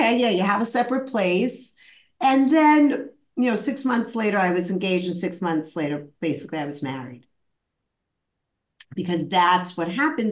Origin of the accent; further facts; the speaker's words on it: Brooklyn, New York, United States; So I grew up in Brooklyn in the 70s.